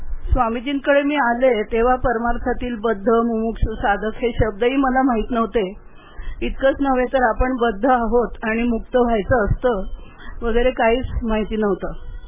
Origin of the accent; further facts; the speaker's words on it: Dhom, Maharashtra, India; दक्षिण काशी वाईजवळील धोमचे, धोम्य ऋषींनी वसवलं म्हणून ते धोम असं म्हणतात। … पण त्यांना पेशवाईत देशमुखी मिळाली म्हणून